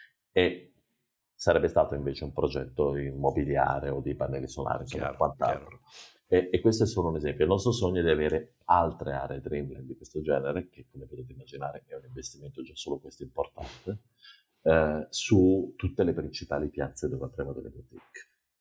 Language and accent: Italian; Reggio Emilia, Emilia-Romagna, Italy; Io sono siciliano di origine, la mia famiglia è di Siracusa, ma sono cresciuto a Reggio Emilia.